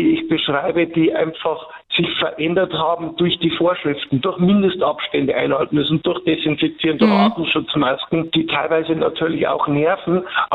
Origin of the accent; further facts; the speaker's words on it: Landshut, Bavaria, Germany; born there; Ich bin ja in Landshut schließlich geboren und habe lange Zeit auch gewohnt dort